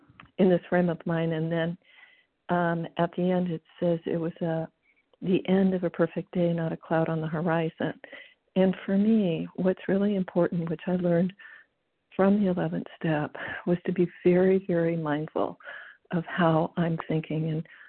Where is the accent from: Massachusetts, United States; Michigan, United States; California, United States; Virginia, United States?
California, United States; I'm from California.